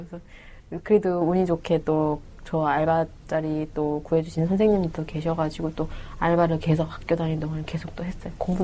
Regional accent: North Korea; now in South Korea; 그때는 좀 제가 북한에서 왔다는 걸 숨기고 싶었어요.

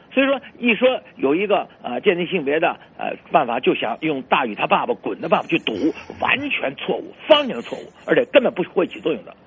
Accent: Beijing, China; 你像最近你们都是我们北京人谈的最多的就是能源

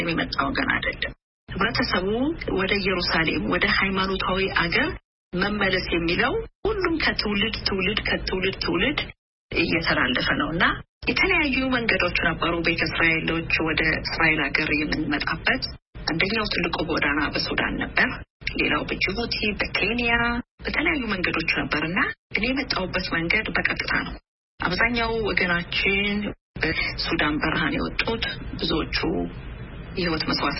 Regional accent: Gondar, Amhara, Ethiopia; now in Israel; እኔ የተወለድኩት ጎንደር ነው። ጎንደር ከተማ ውስጥ ነው። ጎንደር ሩፋኤል ይባላል። በቀበሌ ደግሞ ቀበሌ 04 ከፍተኛ አንድ ይባላል። እና የተወለድኩት እዛ ነው። አንደኛ ደረጃ የተማርኩት ጻድቅ ዮሐንስ ትምህርት ቤት ይባላል።

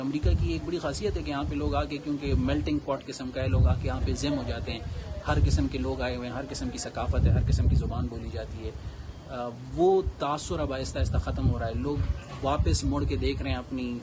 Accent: Peshawar, Khyber Pakhtunkhwa, Pakistan; moved away as an adult; now in Cleveland, United States; میرا تعلق پشاور سے ہے. میری ساری زندگی، میری ایجوکیشن پشاور میں ہوئی ہے. میں یہاں پہ ریزیڈنسی کرنے آیا ہوں کلیولینڈ میں. پچھلے میرا خیال ہے 2 سال سے، 2014 سے میری رہائش ہے. I am N immigrant.

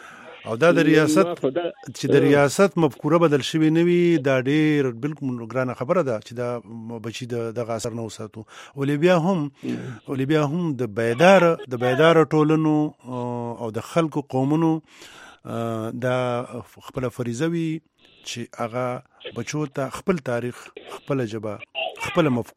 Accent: Peshawar, Khyber Pakhtunkhwa, Pakistan; moved away; زه خپل د پېښور نه بهر یم ډېره موده وشوه

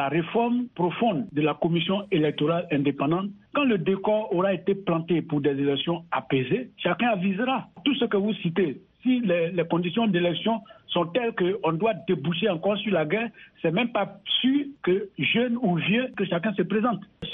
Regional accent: Côte d’Ivoire; chez nous, en Afrique et en Côte d'Ivoire particulièrement, on dit c'est le chemin qui conduit devant qui finit.

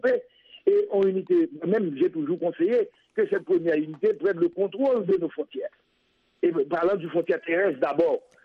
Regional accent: Nord-Est, Haiti; Moi-même, je suis du Nord-Est.

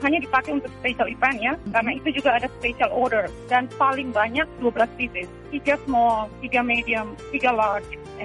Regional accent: Indonesia; now in New York City, United States; aku berasal dari Indonesia ya

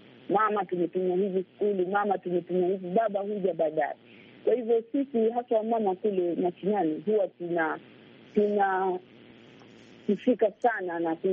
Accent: Tezo, Kilifi County, Kenya; na natoka kaunti ya Kilifi kule area za Tezo.

